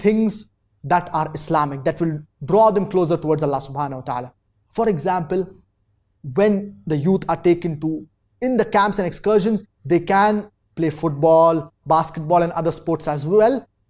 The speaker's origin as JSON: {"language": "English", "town": "Abuja", "region": "Federal Capital Territory", "country": "Nigeria", "said": "I'm a student from Abuja, Nigeria."}